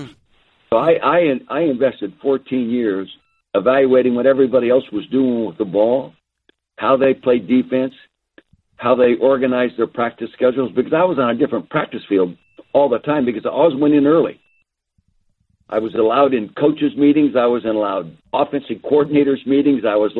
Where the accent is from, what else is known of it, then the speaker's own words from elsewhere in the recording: Calistoga, California, United States; Well, I was born and raised in Calistoga in the Napa Valley.